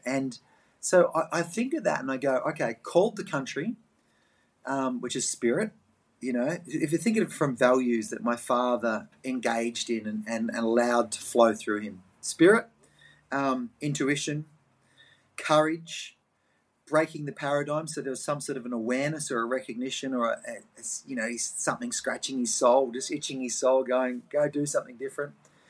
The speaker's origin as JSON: {"language": "English", "town": "Melbourne", "region": "Victoria", "country": "Australia", "tie": "born there", "said": "I was born in Melbourne. For non-Australians, that's right down the bottom southeast of Australia. So that's the cold spot."}